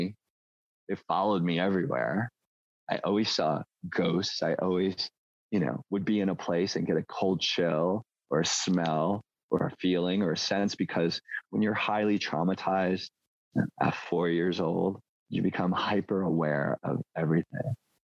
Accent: New Jersey, United States; Growing up in New Jersey, there's lots of old sort of ghosts trapped in places, you know, like the history. Coming out here was like a breath of fresh air.

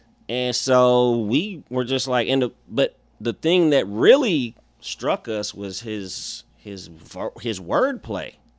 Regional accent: Oakland, California, United States; because we're from Oakland

